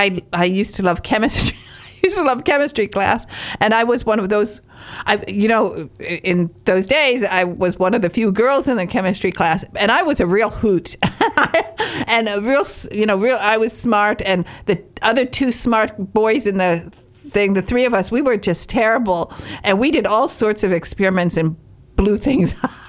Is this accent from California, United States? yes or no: no; Michigan, United States; Me too. I'm a Michigander.